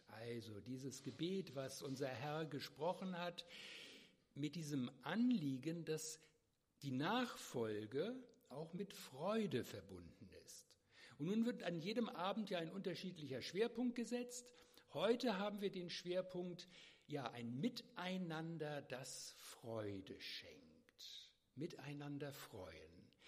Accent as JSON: {"language": "German", "region": "Northern Germany", "country": "Germany", "said": "ich komme noch aus Norddeutschland, das ist schon Ekstase"}